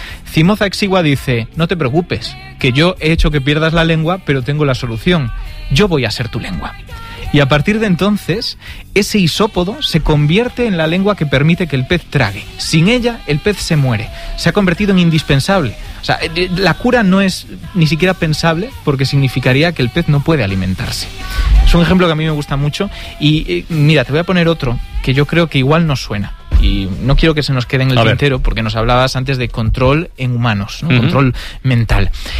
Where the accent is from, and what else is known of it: Galicia, Spain